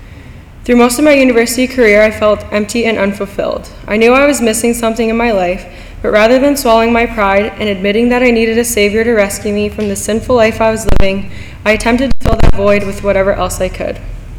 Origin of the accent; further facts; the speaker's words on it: Selkirk, Manitoba, Canada; born there; I was born in Selkirk, Manitoba, into a non-Christian home.